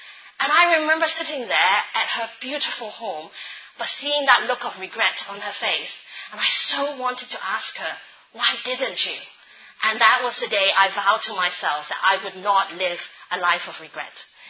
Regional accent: Hong Kong; now in Republic of the Congo; I'm from Hong Kong. We're British, and we've been serving in the Republic of Congo since 2012.

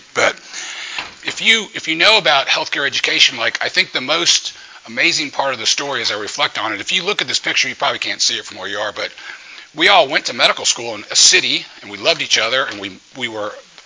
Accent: New Orleans, Louisiana, United States; I was an idiot when I was growing up in New Orleans, and very Catholic town, New Orleans, from a very culturally Catholic family.

